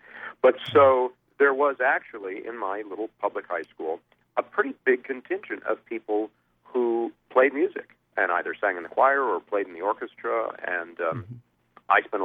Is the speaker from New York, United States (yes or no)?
yes; Saratoga Springs, New York, United States; my hometown, Saratoga Springs, not only had Skidmore College, but when I was a little boy, I think when I was about six or so, they built a big performing arts center there